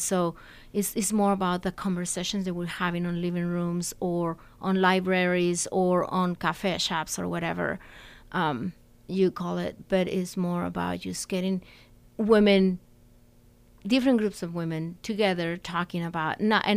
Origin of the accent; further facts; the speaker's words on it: Mexico; I think in regards to Mexico, I'm from Mexico